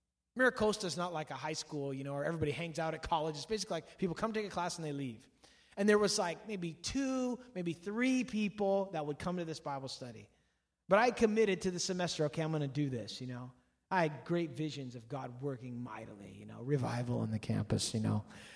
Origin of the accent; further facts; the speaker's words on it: Santa Ana, California, United States; And I grew up in Santa Ana, so I know what these guys look like, you know.